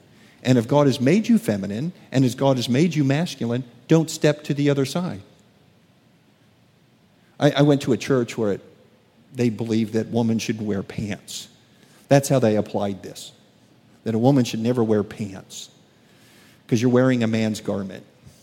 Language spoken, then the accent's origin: English; United States; This just goes against the grain of me as an American.